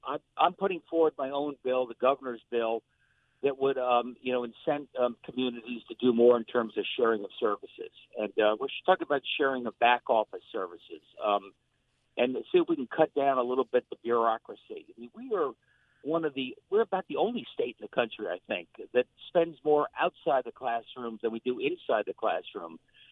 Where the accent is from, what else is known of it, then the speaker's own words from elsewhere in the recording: Greenwich, Connecticut, United States; if a town like my hometown of Greenwich pays their teachers 30% more